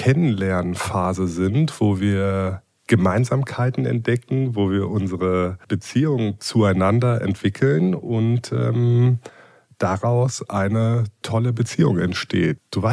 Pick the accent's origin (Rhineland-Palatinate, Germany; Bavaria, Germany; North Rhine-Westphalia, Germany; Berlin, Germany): Berlin, Germany; now in Hamburg, Germany; Ich bin kein gebürtiger Hamburger. Ich bin gebürtiger Berliner, lebe aber jetzt schon zum dritten Mal wieder in Hamburg und habe quasi nach meiner Ausbildung, während meines Studiums schon mal 3 Jahre in Hamburg gelebt